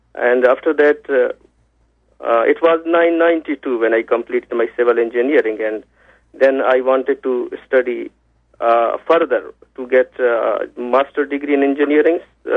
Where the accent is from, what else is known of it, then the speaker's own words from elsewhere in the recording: Pakistan; English is a second language; also born or lived in Afghanistan; I was born in Afghanistan in a Muslim family. And at the age of four, we came to Pakistan because of our business ties with Pakistan